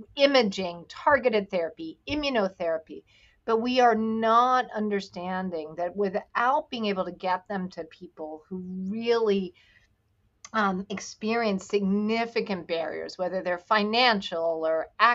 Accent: Alabama, United States; And that probably comes deep from like growing up in Alabama, moving around.

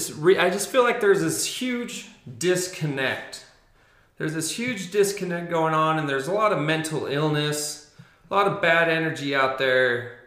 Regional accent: Chihuahua, Mexico; now in Asuncion, Mexico; I am from Chihuahua, Mexico. I live in Asuncion. We live in Asuncion on our farm right now.

